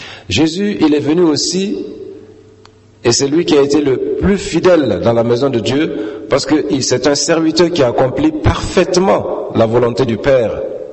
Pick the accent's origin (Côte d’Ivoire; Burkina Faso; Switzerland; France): Burkina Faso; Je viens de Burkina Faso.